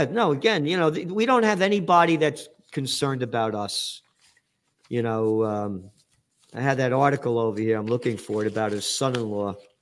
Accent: Bronx, New York, United States; Growing up in the Bronx, and every time he got out of hand, they threatened to send us to military school.

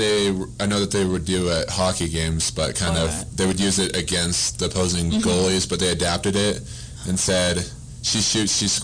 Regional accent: Idaho, United States; The funny thing is, I'm actually from Idaho, which is just north. Yep. And it's actually colder in my hometown than it ever is here.

